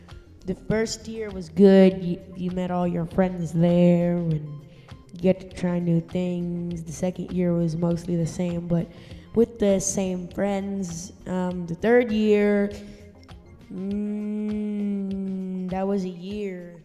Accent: Stockton, California, United States; I'm 13, and I come from Stockton, California.

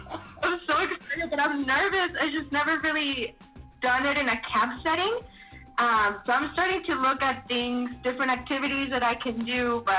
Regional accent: El Paso, Texas, United States; I am from El Paso, Texas.

